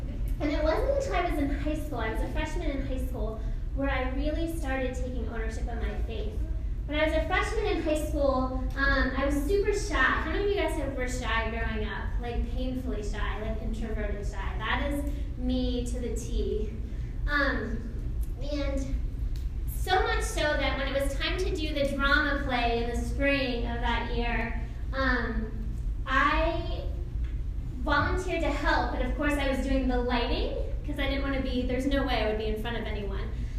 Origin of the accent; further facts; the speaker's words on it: Atlanta, Georgia, United States; I grew up here in Atlanta. I moved here when I was in sixth grade.